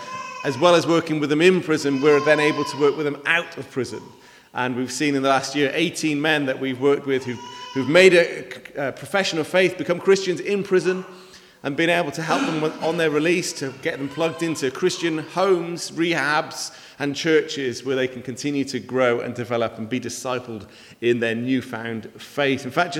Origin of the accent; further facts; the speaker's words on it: Wales, United Kingdom; also born or lived in Manchester; now in Penarth, United Kingdom; We live over in Penarth. My wife's originally from Swansea. I'm from Mid Wales. Met in Manchester, moved back down to Wales, moved to Cardiff 6 years ago